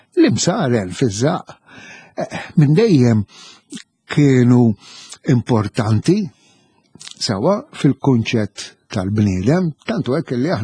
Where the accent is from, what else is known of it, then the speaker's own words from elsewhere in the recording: Gudja, South Eastern Region, Malta; però jiena xi 5-6 snin ilu smajtha minant raħli naħa tal-gudja minn għalija